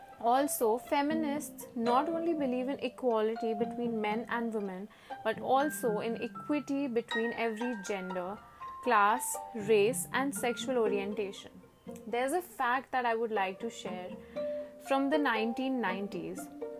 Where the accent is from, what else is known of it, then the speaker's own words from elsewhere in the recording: India; I come from India